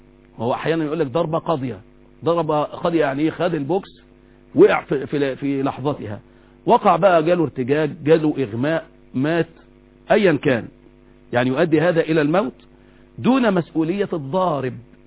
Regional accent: Egypt; ممكن يكون ليس هذا عندنا في مصر أو ليس بارزا في مصر

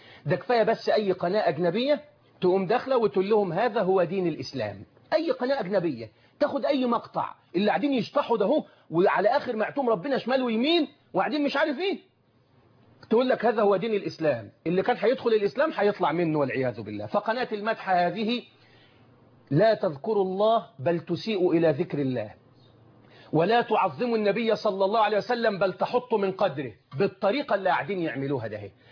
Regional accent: Egypt; ولا يبكي النبي عليه الصلاه والسلام الا على العزيز الغالي زي ما بنقول عندنا في مصر.

